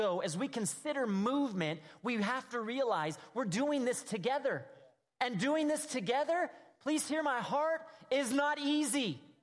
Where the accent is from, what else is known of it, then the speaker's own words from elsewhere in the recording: California, United States; Now, I'm from Southern California.